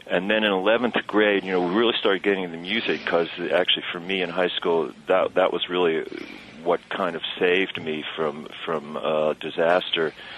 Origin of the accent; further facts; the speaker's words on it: Pittsburgh, Pennsylvania, United States; I grew up in Point Breeze, and I went to Linden School and Alderdice High School.